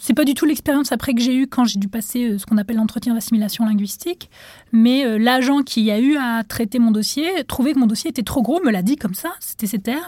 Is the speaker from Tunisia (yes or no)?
yes; Tunisia; now in France; moi, j'ai grandi en Tunisie. Et donc, en arrivant en France